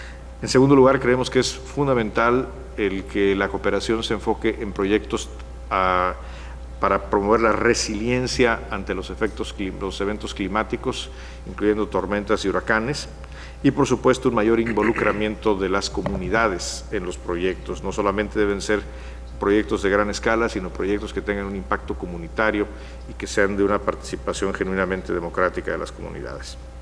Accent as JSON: {"language": "Spanish", "country": "Mexico", "said": "como mexicano, como ciudadano de México"}